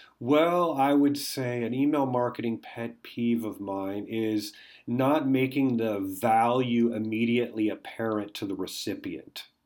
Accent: West Coast, United States; because I'm from the West Coast, I love barbecue

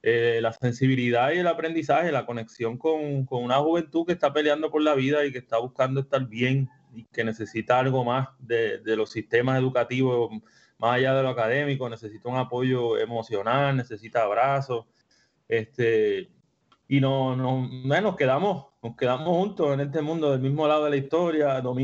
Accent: Cagua, Aragua, Venezuela; also born or lived in Cali; de Cagua, viví en Calle también 5 años y amo mucho esta tierra

